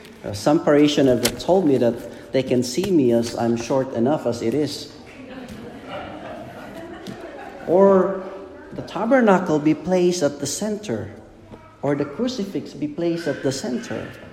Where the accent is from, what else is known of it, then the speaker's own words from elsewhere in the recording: Philippines; We know that I am a Filipino, so I have my own cultural background.